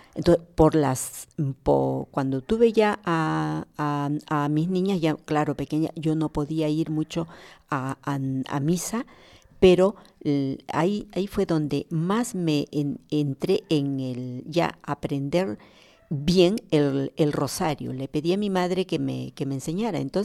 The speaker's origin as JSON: {"language": "Spanish", "country": "Peru", "said": "yo soy de Perú, y estudié interna en la ciudad de Trujillo, en el colegio San Vicente de Paul."}